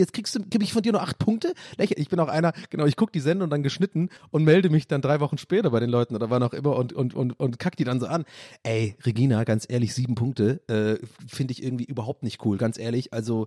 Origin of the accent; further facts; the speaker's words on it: North Rhine-Westphalia, Germany; ich komme hier aus der Nähe von Köln, bin 43 Jahre alt